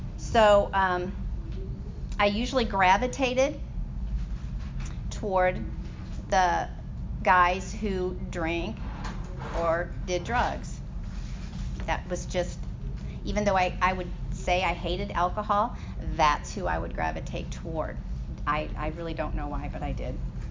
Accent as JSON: {"language": "English", "region": "Michigan", "country": "United States", "moved": "as an adult", "lives_now": "Texas, United States", "said": "he took a job down here in Texas, so I moved from Michigan to Texas. I took my first plane ride when I moved to Texas, and because I was this Midwestern small town girl"}